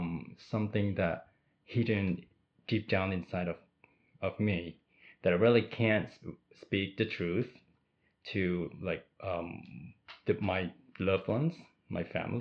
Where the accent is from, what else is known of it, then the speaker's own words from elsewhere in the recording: Thailand; now in Toronto, Canada; I'm originally from Thailand, and then I moved to Toronto 5 years ago.